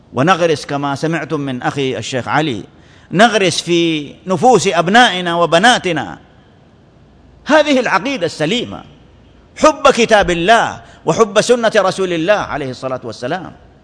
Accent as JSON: {"language": "Arabic", "country": "Saudi Arabia", "said": "ولله الحمد والمنة في هذا البلد المبارك بلادنا المملكة العربية السعودية"}